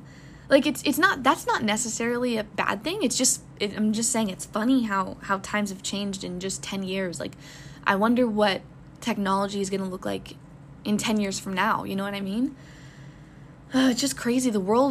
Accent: Florida, United States; because I grew up in Florida and we have the sun all year round, basically.

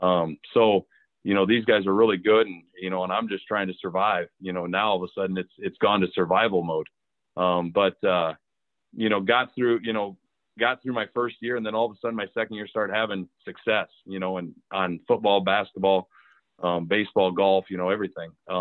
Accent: Cedar Falls, Iowa, United States; Well, I grew up in Cedar Falls, Iowa. You know, went there through middle school.

